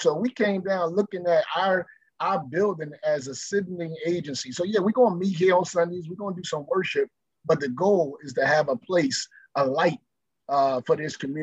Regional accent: Philadelphia, Pennsylvania, United States; You know, so folks know I'm from North. So they wanted to know, like, are we going from Montgomery County to North Philly?

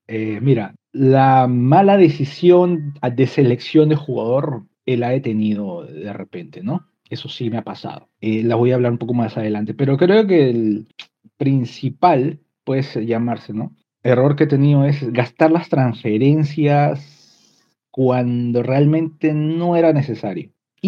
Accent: Peru; now in Japan; y yo soy de Perú, nací en Perú, pero ya hace unos años que vivo en Japón.

